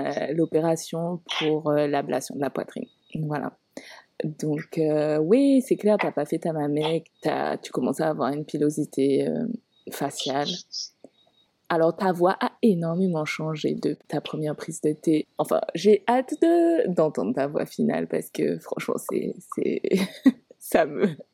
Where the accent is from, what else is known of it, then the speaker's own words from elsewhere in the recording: Guadeloupe; personnellement en tant que Guadeloupéenne